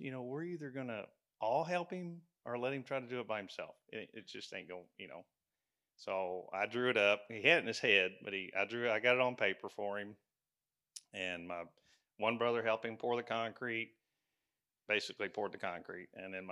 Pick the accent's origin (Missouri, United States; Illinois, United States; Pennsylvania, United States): Missouri, United States; Mexico; We went back to my hometown, Mexico. I know I look Mexican. I was actually born in Mexico, Missouri.